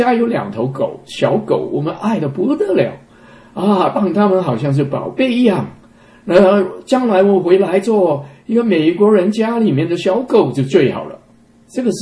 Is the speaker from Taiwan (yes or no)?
no; Hong Kong; 我自己是福建人啊，但是我自己在香港出生的，所以我可能告诉你我是香港人。